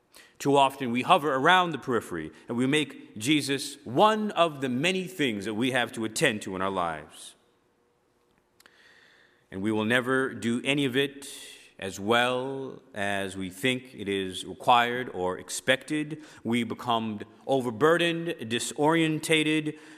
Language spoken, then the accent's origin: English; New Jersey, United States; And I'm sorry for my accent or if I talk fast and my words get slurred. I'm from Jersey.